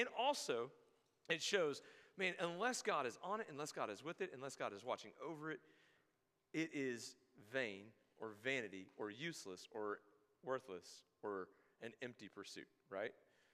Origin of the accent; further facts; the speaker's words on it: Louisiana, United States; I'm from Louisiana. We've had a lot of those.